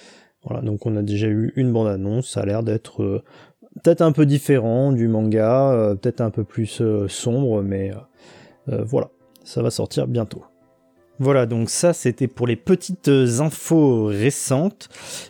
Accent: France; les meilleures infos que je puisse avoir en tant que français, on va dire, ne parlant pas japonais.

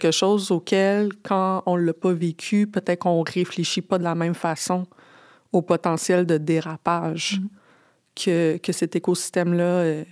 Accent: Lévis, Quebec, Canada; je viens de la banlieue de Québec

